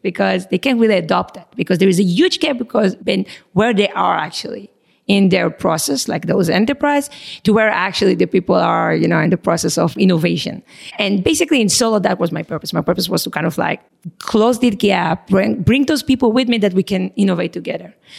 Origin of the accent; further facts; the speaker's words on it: Boston, Massachusetts, United States; accent: Israeli and Boston; specifically because I'm from Boston, I tried to do it on the East Coast.